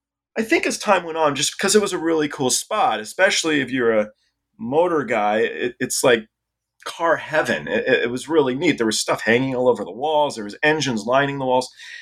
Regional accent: England, United Kingdom; born there

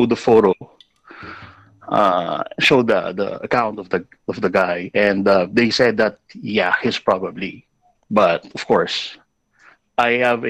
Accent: Bicol Region, Philippines; All right. I'm from Bicol.

